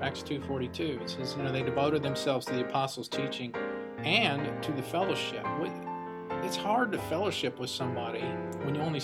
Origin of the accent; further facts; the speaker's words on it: Louisville, Kentucky, United States; from Louisville, Kentucky